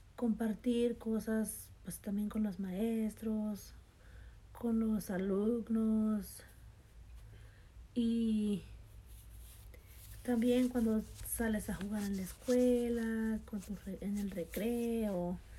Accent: Mexico; now in United States; Crecí en México y mi niñez fue también muy bonita.

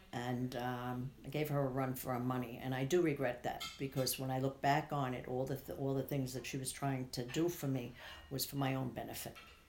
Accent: Brooklyn, New York, United States; now in Fort Salonga, United States; I grew up in Brooklyn and I was born in Brooklyn.

